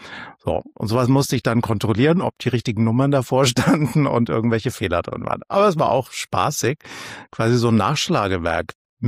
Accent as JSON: {"language": "German", "town": "Nuremberg", "region": "Bavaria", "country": "Germany", "tie": "born or raised there", "moved": "as an adult", "lives_now": "Berlin, Germany", "said": "Ich bin in Nürnberg aufgewachsen."}